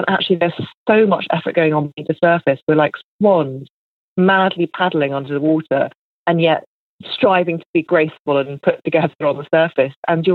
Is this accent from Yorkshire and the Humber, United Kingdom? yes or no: no; Northern Ireland, United Kingdom; accent: English; also born or lived in England; age 4, we moved from England to Ireland, to Northern Ireland, actually. And at the time, it was 1982